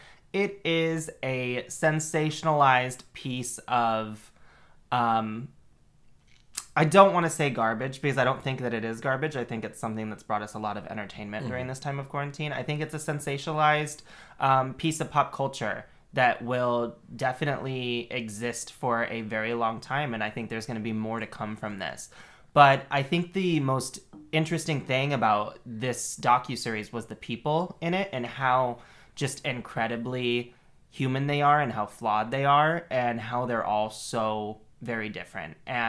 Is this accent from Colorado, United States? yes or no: yes; Grand Junction, Colorado, United States; Maybe we don't all do, but we do because we're from Grand Junction.